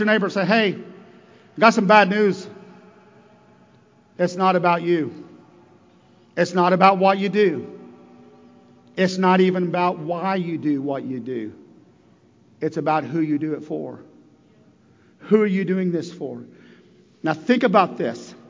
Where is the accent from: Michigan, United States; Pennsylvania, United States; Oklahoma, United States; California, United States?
Oklahoma, United States; El Reno; I remember growing up in the Bible Baptist Church. It was on Sunset Drive in El Reno, Oklahoma.